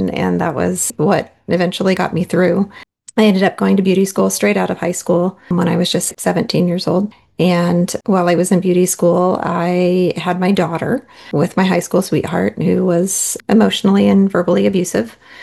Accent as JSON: {"language": "English", "region": "Oregon", "country": "United States", "tie": "born or raised there", "said": "I was born and raised down in Southern Oregon. I grew up kind of bopping between Medford, Ashland, Jacksonville, Klamath Falls."}